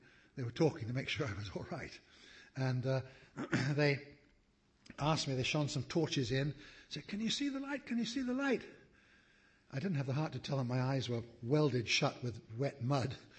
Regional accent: England, United Kingdom; And then I thought, being rather English, I thought, I don't want to just yell out, help.

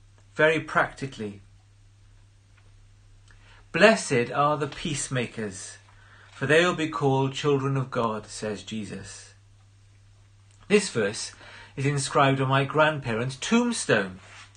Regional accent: Wales, United Kingdom; As a boy growing up in South Wales, there was much conflict in the churches we attended.

